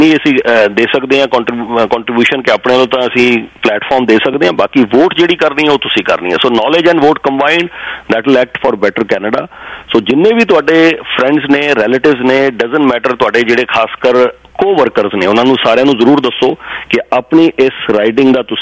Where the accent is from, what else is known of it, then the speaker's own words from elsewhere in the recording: Punjab, India; ਅਸੀਂ ਪੰਜਾਬ ਤੋਂ ਆਏ ਨਾ ਸਾਰੇ, ਸਾਨੂੰ ਵੀ ਇਹ ਸੰਤਾਪ ਹੰਡਾਉਣਾ ਪਿਆ।